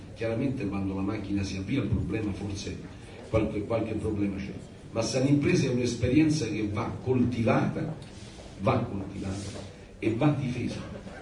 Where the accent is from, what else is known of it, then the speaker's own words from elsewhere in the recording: Rome, Lazio, Italy; Chi mi conosce sa che io sono romano e romanista